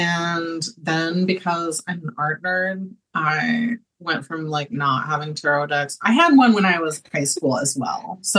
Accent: United States; I am technically American.

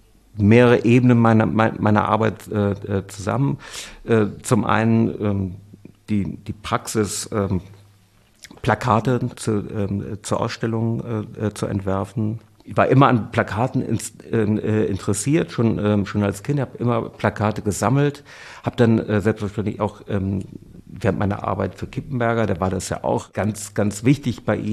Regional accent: Cologne, North Rhine-Westphalia, Germany; born there; als geborener Kölner

